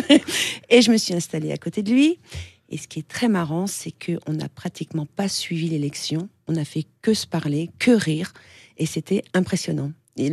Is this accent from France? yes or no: yes; Comines, Hauts-de-France, France; born there; Et je suis née juste avant la frontière belge.